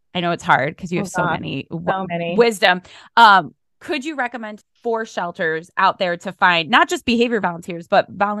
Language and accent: English; Ohio, United States; hey guys, I'm from Ohio, but I could find people in your state who would love to work with you.